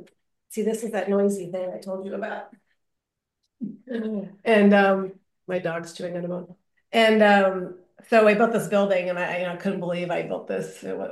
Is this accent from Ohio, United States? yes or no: no; California, United States; So I went to UC Irvine and in California. I grew up in California.